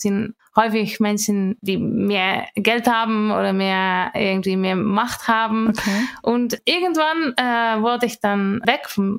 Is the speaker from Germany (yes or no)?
no; Netherlands; Ich komme aus den Niederlanden. Da bin ich aufgewachsen. Bis zum Ende der Highschool. Und ich bin aufgewachsen mit Reiten. Es gab ganz viele Pferde im Dorf, wo ich wohnte.